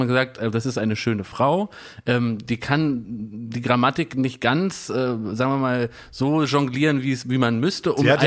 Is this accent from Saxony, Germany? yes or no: no; Berlin, Germany; Das eine war für mich als Berliner TV Berlin